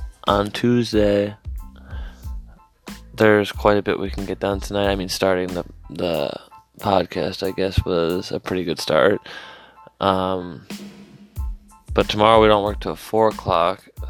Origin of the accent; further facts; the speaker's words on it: Escanaba, Michigan, United States; I am from Escanaba, Michigan. It's a small town in the Upper Peninsula of Michigan, which is damn near Canada. It's really cold.